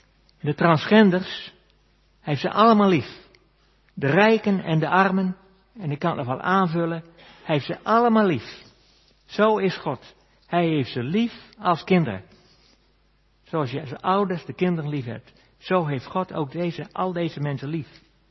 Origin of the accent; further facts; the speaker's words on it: Netherlands; En natuurlijk, wij zijn Hollanders.